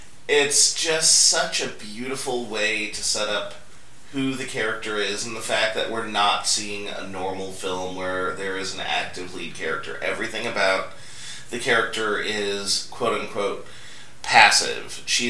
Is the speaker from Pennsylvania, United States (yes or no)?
no; Akron, Ohio, United States; Oh, because I grew up in Akron, Ohio, the rubber capital of the world.